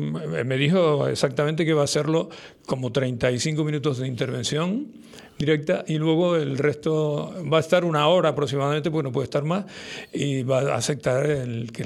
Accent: Spain; Es decir, somos españoles.

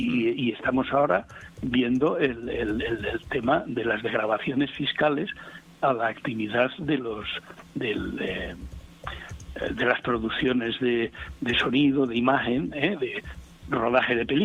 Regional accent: Burgos, Castile and León, Spain; born there; Vamos, yo nací en Burgos.

